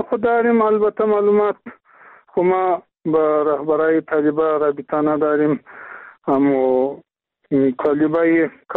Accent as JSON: {"language": "Persian", "country": "Afghanistan", "said": "ما افغان هستیم،"}